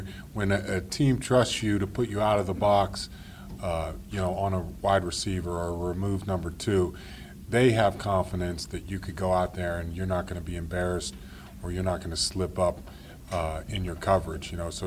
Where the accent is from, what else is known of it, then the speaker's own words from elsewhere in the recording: Ohio, United States; I'm from Ohio